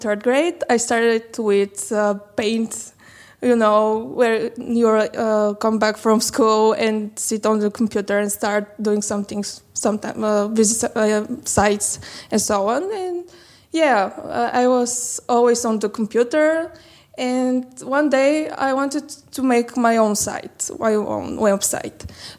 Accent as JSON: {"language": "English", "town": "Vratsa", "region": "Vratsa Province", "country": "Bulgaria", "tie": "born or raised there", "second_language": "English", "said": "That's Vraca is my hometown. Actually, I'm not from Sofia, and I organize it from 2016, since this year."}